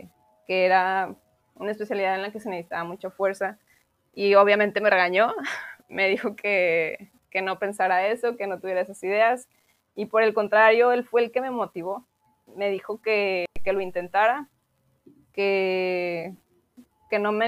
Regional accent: Aguascalientes, Mexico; yo soy de Aguascalientes

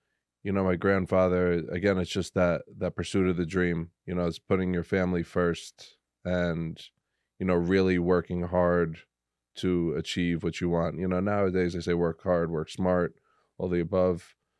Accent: United States; But I had the best of both worlds growing up. I had my super American side. I am American first.

